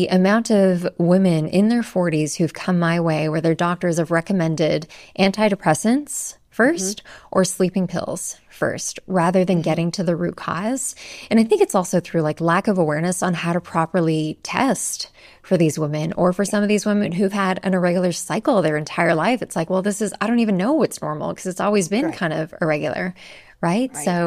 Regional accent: Canada; now in United States; I'm Canadian, so this is like a completely different ballgame coming to the US and looking for doctors here.

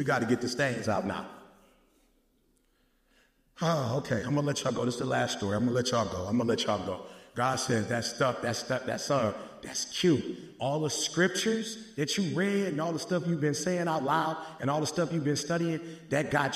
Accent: Gary, Indiana, United States; also born or lived in Detroit / Chicago; I grew up in Detroit. I grew up in Gary, Indiana. I grew up in Chicago. Why? Because that's where my mother was.

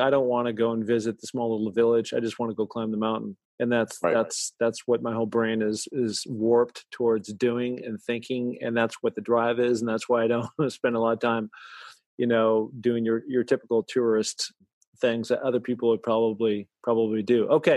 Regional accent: Seattle, Washington, United States; So you have this kid that doesn't know jack about the ocean or anything else outside of growing up around Seattle, you know, just lakes and everything.

